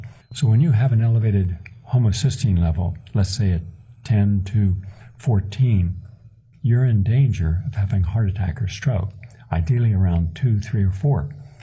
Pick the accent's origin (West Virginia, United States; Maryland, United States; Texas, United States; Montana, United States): West Virginia, United States; Parkersburg; just short distance from my hometown, Parkersburg.